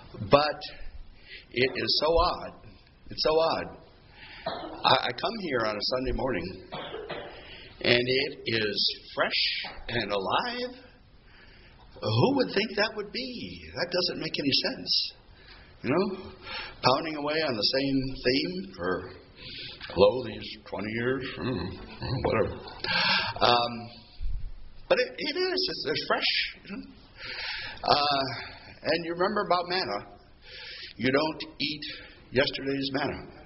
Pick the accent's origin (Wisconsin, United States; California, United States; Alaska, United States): Alaska, United States; moved away; I was born and raised in Alaska. And I had my 40th high school class reunion.